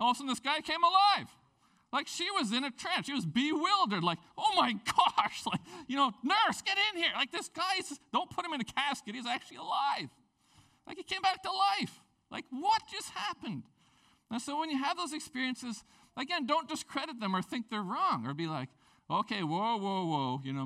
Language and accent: English; Prince Rupert, British Columbia, Canada; And so many of you know my story, growing up in Prince Rupert. I remember when I go back there now and I see my friends